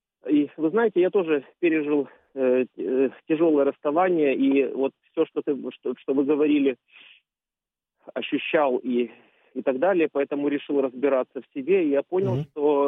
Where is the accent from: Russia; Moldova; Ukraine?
Ukraine; Kyiv; now in Estonia; сам киевлянин, но живу в Эстонии.